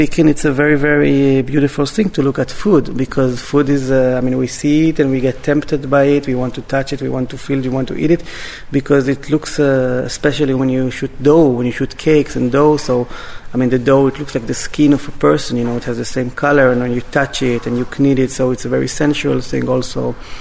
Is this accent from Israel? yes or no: yes; Israel; now in Germany; I mean, I'm from Israel, right. Born and raised. I live in Germany